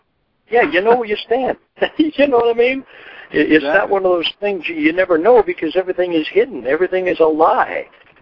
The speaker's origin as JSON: {"language": "English", "town": "Chicago", "region": "Illinois", "country": "United States", "tie": "born or raised there", "said": "it's from my hometown, so."}